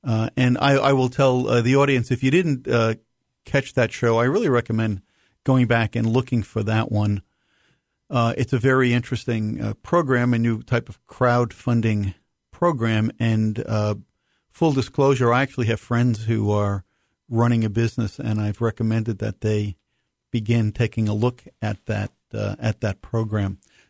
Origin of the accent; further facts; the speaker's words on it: New York City, New York, United States; I grew up in Queens, New York.